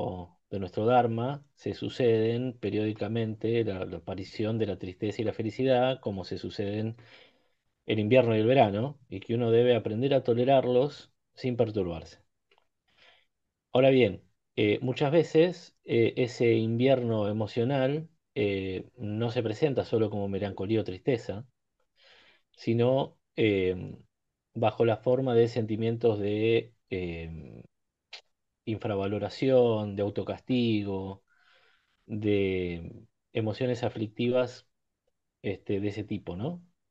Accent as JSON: {"language": "Spanish", "town": "La Plata", "region": "Buenos Aires Province", "country": "Argentina", "tie": "born there", "said": "Desde Buenos Aires, hoy desde Ciudad de la Plata, mi ciudad natal"}